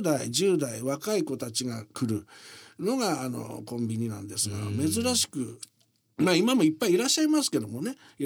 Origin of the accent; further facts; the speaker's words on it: Nihonmatsu, Fukushima, Japan; 今回私はね、福島県二本松市というところ出身なんですが